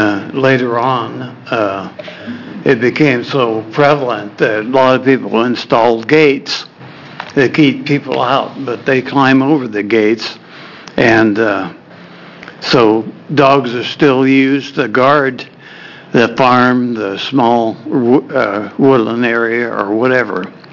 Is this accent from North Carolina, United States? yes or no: no; Oregon City, Oregon, United States; I'm from Oregon City, Oregon.